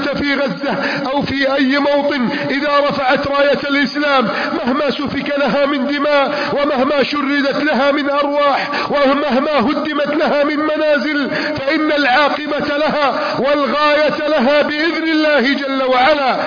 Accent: Egypt; هذه بلدنا مصر

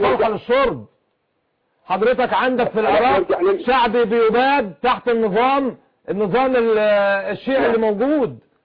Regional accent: Egypt; انا كمواطن مصري

